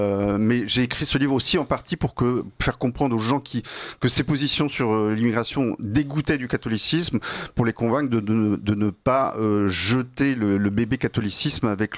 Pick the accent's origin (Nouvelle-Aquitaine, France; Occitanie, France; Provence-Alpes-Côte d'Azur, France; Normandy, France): Normandy, France; Je le dis d'autant plus gentil que je suis normand moi-même.